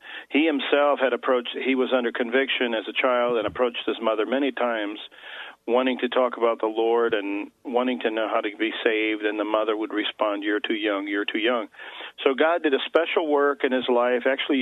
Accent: Portugal; So I was born in Portugal. I'm Portuguese and raised there.

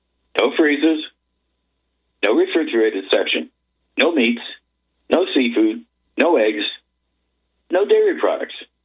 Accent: Massachusetts, United States; My home state of Massachusetts is famous for fraud and corruption and gangland killings. When I was a kid, it seemed like every two or three weeks there was a gangland killing in the Boston suburbs.

